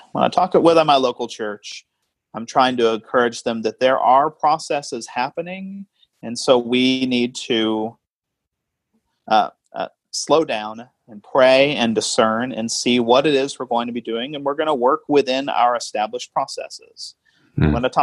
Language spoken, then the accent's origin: English; Oklahoma, United States; moved away as an adult; now in West Coast, United States; I'm from Oklahoma. I'm from the Bible Belt. I grew up in the Bible Belt, was commissioned and ordained in the Oklahoma Annual Conference. And then for family reasons, we moved out here to the West Coast